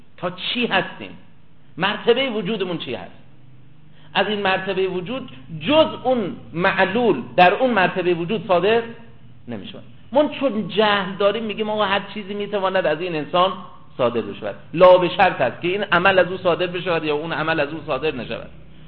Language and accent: Persian; Kerman, Iran; now in Qom, Iran; من در زمان مثلا 1359 ایجاد شدم، اهل کرمان هستم، تو قم دارم تدریس میکنم